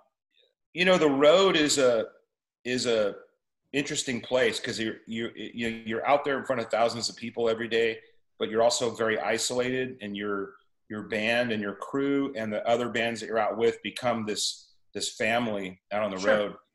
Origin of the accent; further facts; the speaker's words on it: California, United States; We're very kind of lucky in the sense that we come from Southern California, which is the worst place to play.